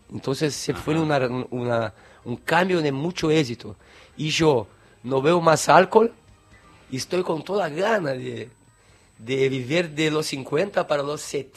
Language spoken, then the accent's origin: Spanish; Porto Alegre, Rio Grande do Sul, Brazil; born there; Spanish is a second language; Yo soy nacido en Porto Alegre y vivo a 19 años.